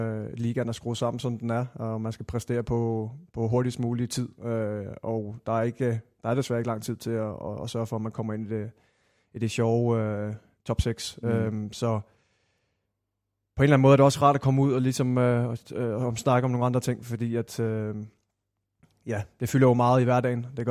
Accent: Glostrup, Capital Region of Denmark, Denmark; born there; Nej, Glostrup.

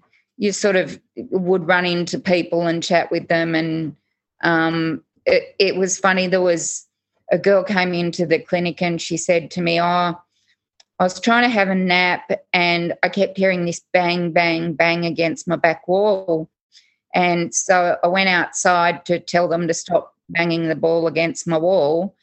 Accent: Sydney, New South Wales, Australia; Born and raised lower north shore of Sydney, causing trouble from a young age at my perceived injustices in the world.

